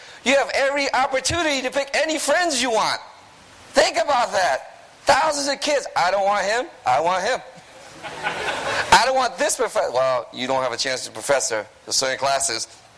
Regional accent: Newington, Connecticut, United States; I am from Newington, Connecticut.

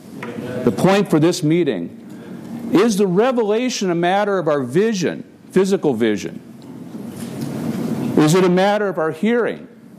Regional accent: Madison, Wisconsin, United States; I'm from Madison, Wisconsin.

